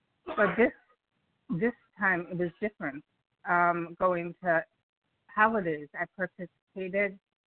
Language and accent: English; Illinois, United States; I'm from Illinois.